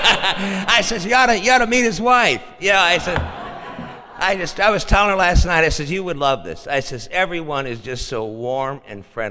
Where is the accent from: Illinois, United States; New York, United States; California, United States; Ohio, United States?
Illinois, United States; Chicago; also born or lived in Evergreen Park; I'm from Chicago. I was born in 1944 in Evergreen Park, Illinois. I'm from an Irish Catholic family, and my whole family on both sides came over from Ireland.